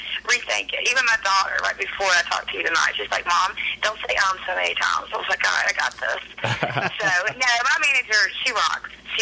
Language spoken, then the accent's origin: English; West Virginia, United States; I'm Southern, I'm from West Virginia, and there's no one, you know, really female anyway coming out of that state, and they support me back there